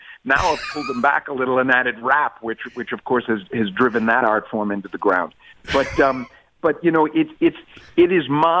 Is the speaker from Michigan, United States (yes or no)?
no; New York City, New York, United States; I'm from Brooklyn, the gritty part of Brooklyn. You can just tell from my cadence.